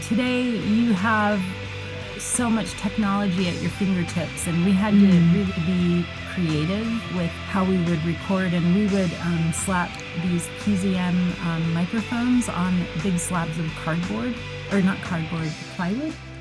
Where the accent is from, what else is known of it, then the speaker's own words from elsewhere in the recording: United States; we grew up in the States, so it was just kind of hard rock.